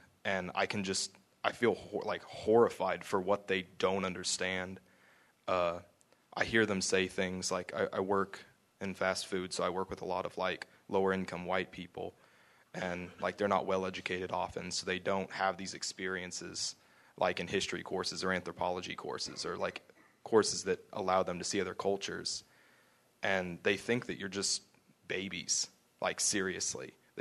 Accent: Moore, Oklahoma, United States; I have black friends. I have Mexican friends. I grew up in Moore, Oklahoma.

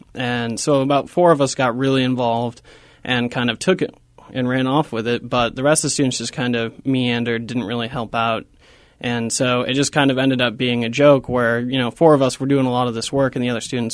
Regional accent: Cedar Falls, Iowa, United States; Well, I'm from Cedar Falls, so I didn't travel far when I went to college.

